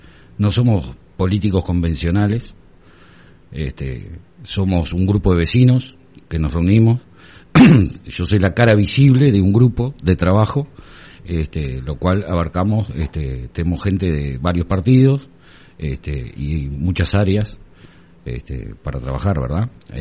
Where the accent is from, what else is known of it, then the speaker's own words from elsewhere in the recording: Chuy, Rocha, Uruguay; soy una persona conocida acá en Chuy, soy oriundo, o sea, soy un hijo de Chuy.